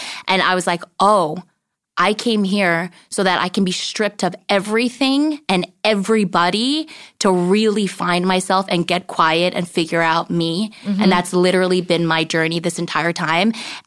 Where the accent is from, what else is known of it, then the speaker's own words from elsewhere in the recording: New Jersey, United States; I grew up in New Jersey. Like, I never saw it.